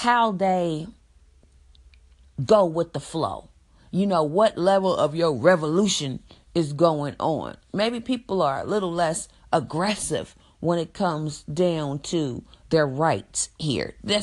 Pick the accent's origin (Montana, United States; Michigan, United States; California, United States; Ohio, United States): California, United States; Richmond; My girlfriend is from Oakland, California. I am from Richmond, California.